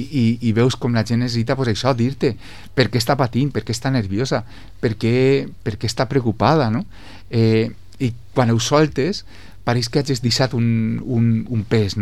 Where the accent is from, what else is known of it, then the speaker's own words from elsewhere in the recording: Villarreal, Valencian Community, Spain; al ser també d'ací, soc de Villarreal, estic en la vall, està en Betxí